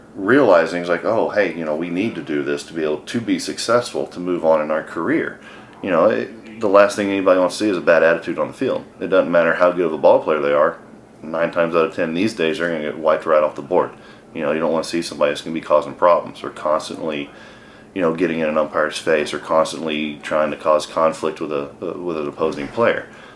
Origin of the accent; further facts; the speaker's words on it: Fort Worth, Texas, United States; Well, I'm originally from Fort Worth. So being born and raised here, I feel like it kind of made sense.